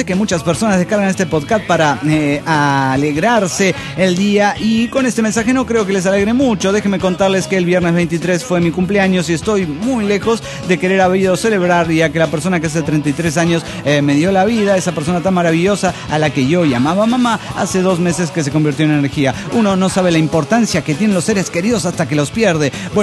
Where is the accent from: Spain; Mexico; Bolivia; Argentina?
Bolivia; Lamentablemente en mi país, desde que Evo Morales empezó hace 7 años su proceso de cambio, se ha enfocado a perseguir, amedrentar y subestimar a la clase intelectual y profesional.